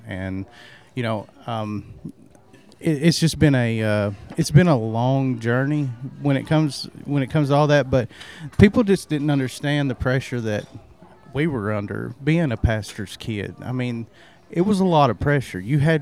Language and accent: English; South Pittsburgh, Tennessee, United States; now in Nashville, United States; I'm from a little town called South Pittsburgh, Tennessee. I live there growing up most of my life, you know, and then I had to make a change, ended up moving to Nashville